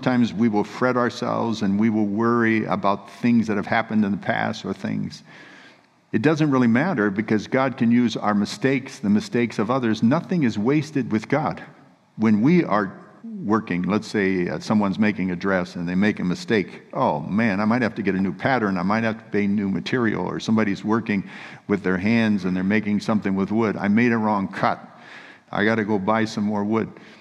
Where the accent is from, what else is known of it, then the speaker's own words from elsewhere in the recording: California, United States; So I'm from California, in the middle of California, and in the summertime, there are tumbleweeds.